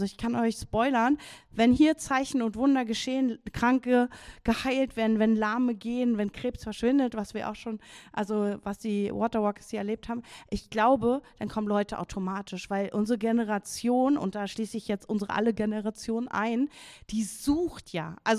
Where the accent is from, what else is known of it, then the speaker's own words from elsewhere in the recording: Berlin, Germany; ich glaube, das können wir als Berliner auch sehr gut sagen